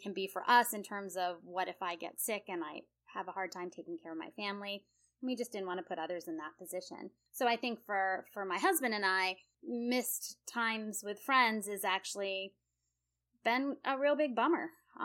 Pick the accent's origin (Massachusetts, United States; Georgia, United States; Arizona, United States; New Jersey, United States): Massachusetts, United States; And where I grew up in Massachusetts, it was the kind of place where you could strike up a conversation with a stranger in the grocery store